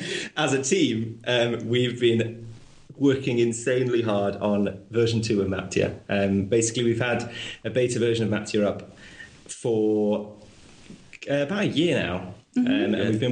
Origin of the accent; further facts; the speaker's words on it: the north of England, United Kingdom; accent: British; now in Locarno, Switzerland; I grew up in England, so that's why they say I come from the north of England and why I have a British accent. But my family is entirely Swiss.